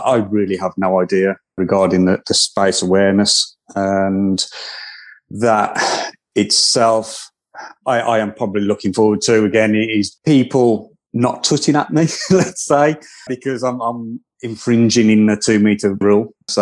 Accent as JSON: {"language": "English", "region": "England", "country": "United Kingdom", "lives_now": "Yorkshire, United Kingdom", "said": "because I moved from the Midlands to Yorkshire not so long ago, just after I lost my sight."}